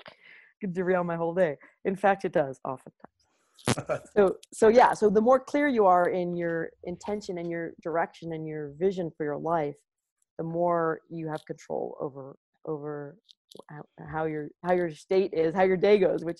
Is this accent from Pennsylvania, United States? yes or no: no; Santa Rosa, California, United States; I'm from Santa Rosa, California.